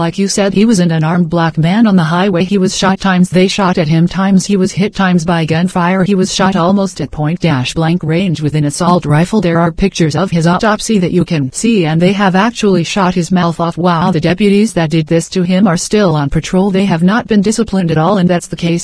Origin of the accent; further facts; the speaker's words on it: Los Angeles, California, United States; Well, I grew up in Los Angeles. I've always known about sheriff's gangs.